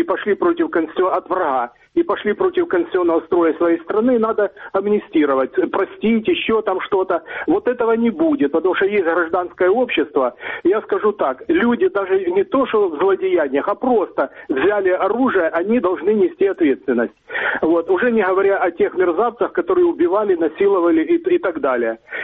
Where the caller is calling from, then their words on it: Dnipro, Dnipropetrovsk Oblast, Ukraine; я звоню из города Днепр.